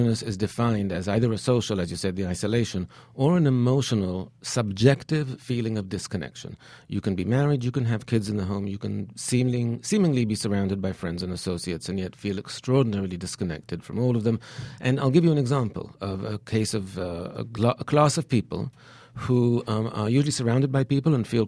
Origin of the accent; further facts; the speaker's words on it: Israel; English is a second language; now in United States; I am actually from Israel.